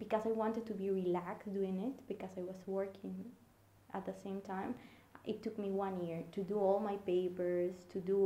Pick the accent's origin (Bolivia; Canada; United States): Bolivia; Cochabamba; English is a second language; I come from Bolivia, from Cochabamba